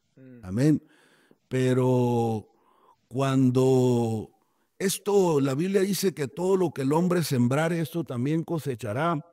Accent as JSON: {"language": "Spanish", "town": "Hermosillo", "region": "Sonora", "country": "Mexico", "said": "Nosotros somos de Hermosillo, Sonora."}